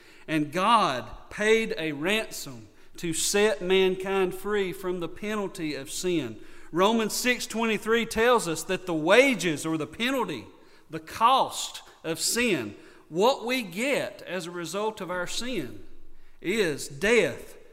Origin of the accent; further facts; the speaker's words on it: North Carolina, United States; Now, I grew up in Yakin County. I'm a Yakin County boy. That's my accent doesn't give me away, in case you didn't know. I grew up here